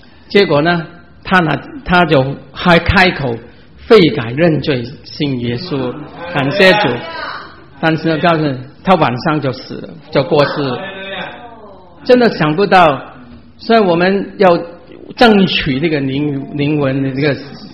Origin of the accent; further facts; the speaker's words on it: Chaozhou, Guangdong, China; 因为他我们潮州人了，他拜哪些偶像